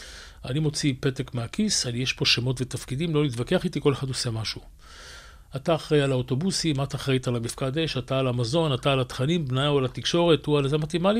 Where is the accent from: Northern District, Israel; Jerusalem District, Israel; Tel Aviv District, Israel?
Tel Aviv District, Israel; Tel Aviv; born there; אני נולדתי ביד אליהו, בן למשפחת פועלים